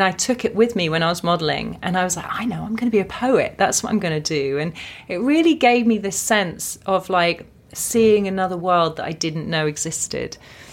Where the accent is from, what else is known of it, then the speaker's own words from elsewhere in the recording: Watford, East of England, United Kingdom; I'm a Watford girl. I need to embrace that.